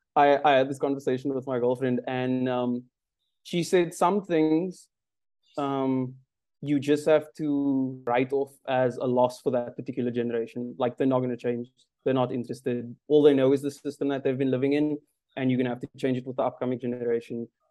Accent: South Africa; So no, it's definitely like, as a South African, there's so many monuments and memorials and stuff here that should just not be here anymore.

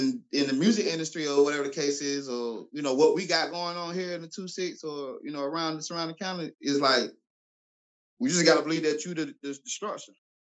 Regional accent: New York, United States; Because like I said, I came from New York. So I knew, for me being from a small town and being from New York

